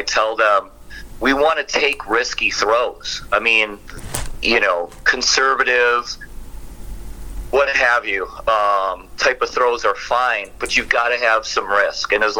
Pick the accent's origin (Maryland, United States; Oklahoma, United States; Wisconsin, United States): Wisconsin, United States; I grew up in Wisconsin and watched Brett Favre.